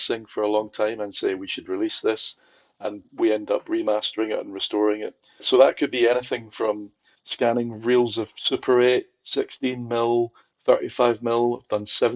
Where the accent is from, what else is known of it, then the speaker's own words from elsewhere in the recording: Glasgow, Scotland, United Kingdom; now in London, United Kingdom; I am a Glaswegian. I am a Scotsman. I live in London.